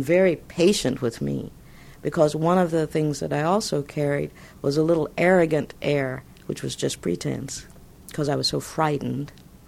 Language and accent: English; the South, United States; I'd been told all my life I was less than human growing up in the South.